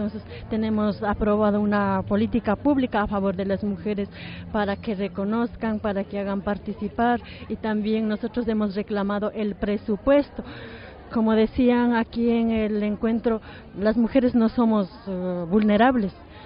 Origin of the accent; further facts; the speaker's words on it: Chimborazo, Ecuador; Soy de Ecuador, del Sierra Centro de Chimborazo.